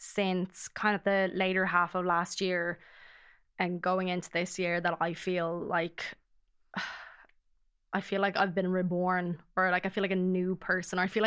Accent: Dublin, Leinster, Ireland; my family home, where I grew up in Castleknock in Dublin, and then I moved to Lucan after my dad died, and then we moved from Lucan to Wexford. So I don't have a home base.

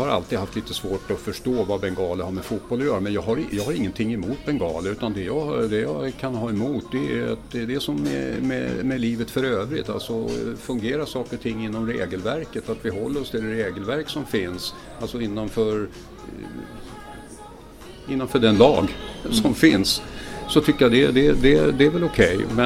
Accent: Stockholm, Stockholm County, Sweden; om jag går tillbaka till min uppväxt här i Stockholm

